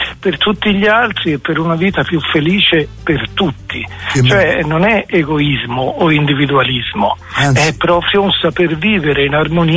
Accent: Poggio a Caiano, Tuscany, Italy; perché noi siamo di Poggio a Caiano

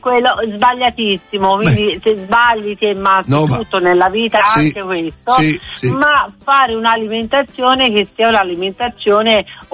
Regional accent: Livorno, Tuscany, Italy; Sono livornese, ecco. Sono livornese

